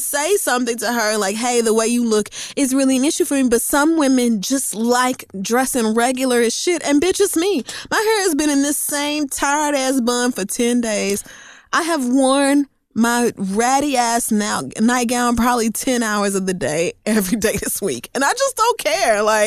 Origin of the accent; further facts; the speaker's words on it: Oklahoma, United States; like the girls I knew growing up in Oklahoma doing hair